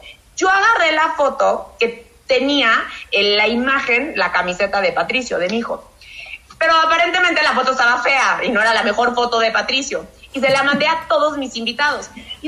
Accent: Mexico; ya saben que soy la mexicana

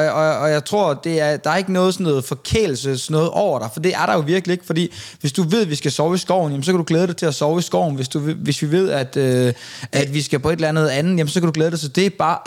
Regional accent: Central Denmark Region, Denmark; Altså min strand, det er der, hvor jeg er opvokset jo.

